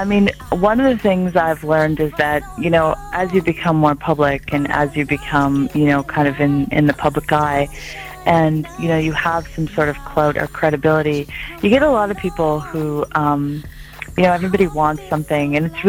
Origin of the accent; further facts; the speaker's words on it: India; being Indian and just having gone to Mumbai so many times.